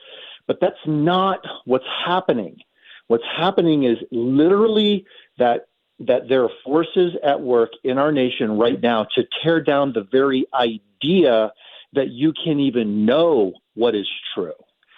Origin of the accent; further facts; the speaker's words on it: Detroit, Michigan, United States; also born or lived in Oklahoma / Kansas; Well, Susie, I grew up in Detroit, Michigan. It was a very rough place to grow up.